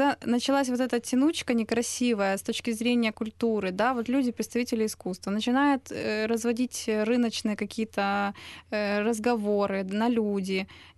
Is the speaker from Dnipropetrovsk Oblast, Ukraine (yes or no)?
yes; Kryvyi Rih, Dnipropetrovsk Oblast, Ukraine; я еще из Кривого Рога родом.